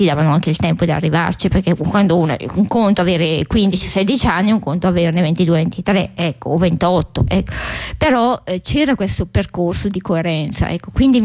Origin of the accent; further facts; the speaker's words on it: Bergamo, Lombardy, Italy; Io sono ritornata poi a Bergamo, vivo in una zona dove cominciano le pianure